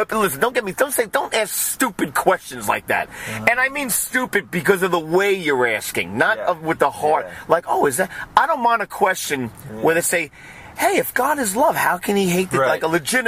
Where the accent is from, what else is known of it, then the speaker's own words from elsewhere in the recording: New York, United States; I know we may sound a little negative, but I'm from New York.